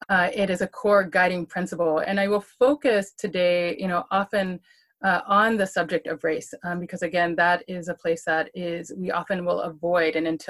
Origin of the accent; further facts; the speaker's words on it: Georgia, United States; I grew up in Georgia, right? And so we think about folks with hoods, the KKK